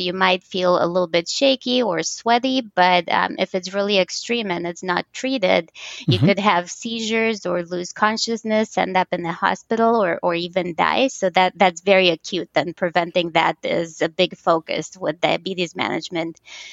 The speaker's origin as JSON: {"language": "English", "country": "Romania", "tie": "born or raised there", "said": "I was diagnosed when I was 7, and I grew up in Romania, so it's still early 90s, but the technology hadn't quite all gotten to Romania at that point."}